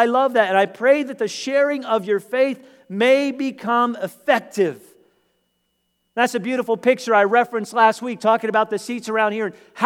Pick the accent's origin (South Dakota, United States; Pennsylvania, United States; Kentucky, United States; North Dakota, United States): Pennsylvania, United States; I grew up in Lancaster County, so before the crops are planted